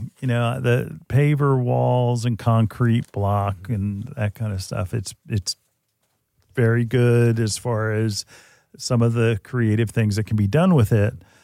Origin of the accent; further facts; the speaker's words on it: New Jersey, United States; But in Northern Jersey, absolutely. There's a lot of, I mean, my hometown where I lived, you know what the name of my street was?